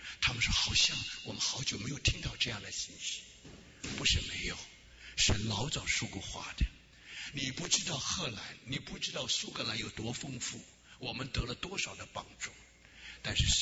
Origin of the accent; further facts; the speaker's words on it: Taiwan; moved away as an adult; 那么我是十足和台湾奶水长大的，那么今天我在台湾受了教育，然后等到了国外去读书